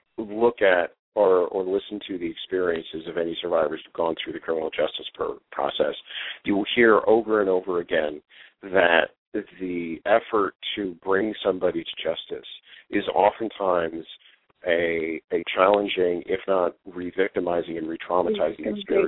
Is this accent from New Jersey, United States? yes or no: yes; New Jersey, United States; you know, I grew up in New Jersey